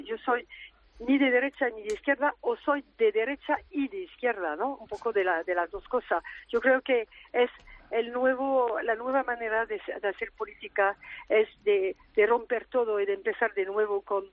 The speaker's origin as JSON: {"language": "Spanish", "town": "Nîmes", "region": "Occitania", "country": "France", "tie": "born or raised there", "second_language": "Spanish", "said": "que es mi tierra, es sí. mi cultura, es donde me he hecho todo, me he hecho mi carrera de rejonadora, caballo y toda mi vida, ¿no? 30 años de vida ahí en la parte de la Camarga"}